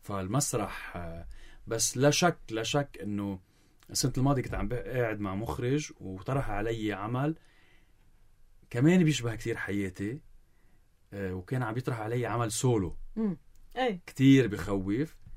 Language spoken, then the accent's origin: Arabic; Lebanon; accent: Lebanese; رايح انا رايح لصور بلهجتي اللبنانيه